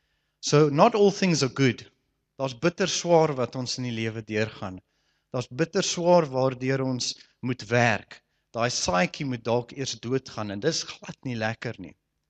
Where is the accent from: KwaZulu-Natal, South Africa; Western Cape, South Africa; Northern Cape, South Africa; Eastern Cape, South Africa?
Western Cape, South Africa; Stellenbosch; ek in Stellenbosch groot geword, so alkohol was altyd 'n ding wat baie vrylik beskikbaar was en sosiaal aanvaarbaar was